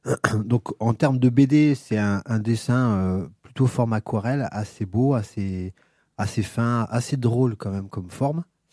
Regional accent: Brittany, France; Parce que moi, je suis un breton du Sud et c'est une bretonne du milieu.

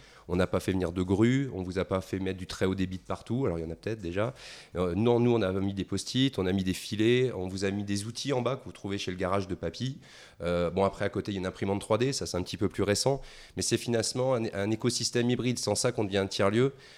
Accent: Saint-Étienne, Auvergne-Rhône-Alpes, France; je viens de Saint-Étienne

